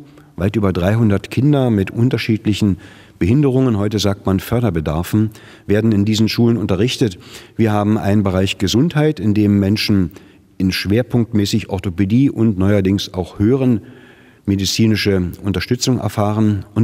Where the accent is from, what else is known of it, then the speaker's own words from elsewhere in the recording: Potsdam, Brandenburg, Germany; weil wir hier als Potsdamer am Stadtrand von Berlin leben